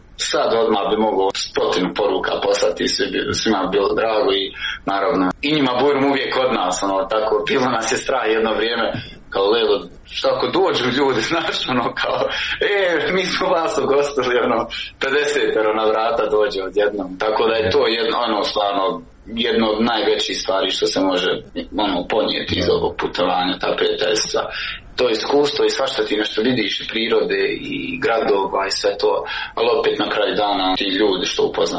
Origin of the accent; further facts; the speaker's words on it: Bosnia & Herzegovina; now in Switzerland; Sa Idrizom smo u stvari došli iz Bosne do Švicarske, znaš, znači sa njim smo opet veliko putovanje, 10 dana smo putovali